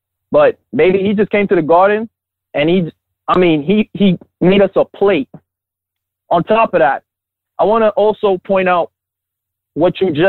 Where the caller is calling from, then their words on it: Harlem, New York, United States; from Harlem, bro.